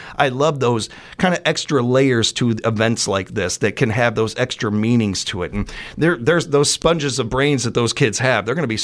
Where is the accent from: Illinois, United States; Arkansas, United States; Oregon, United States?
Illinois, United States; Chicago; now in Wisconsin, United States; I come from Chicago originally, but spent my, you know, a good half of my life up here in middle Wisconsin.